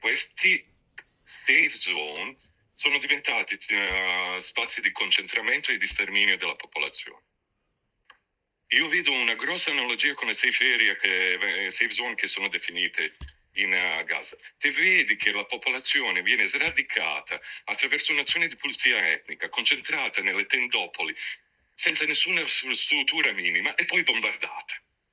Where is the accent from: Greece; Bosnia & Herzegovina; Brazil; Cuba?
Bosnia & Herzegovina; Ma non lo so, cioè io sono bosniaco